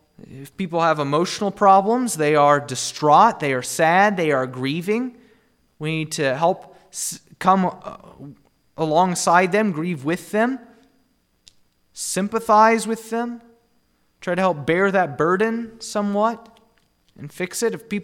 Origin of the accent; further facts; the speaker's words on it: Illinois, United States; And especially I see this in Illinois, my home state.